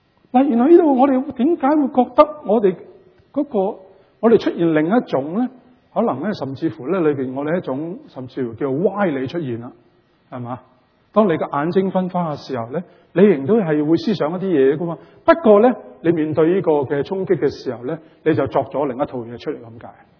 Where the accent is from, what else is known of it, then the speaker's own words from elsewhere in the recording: Canada; 我们加拿大人你知道呢